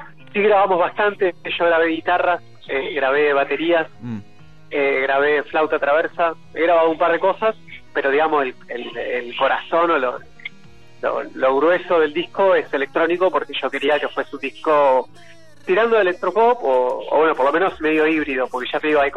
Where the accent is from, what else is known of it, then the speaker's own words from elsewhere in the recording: La Plata, Buenos Aires Province, Argentina; Fue allá en mi ciudad natal, en La Plata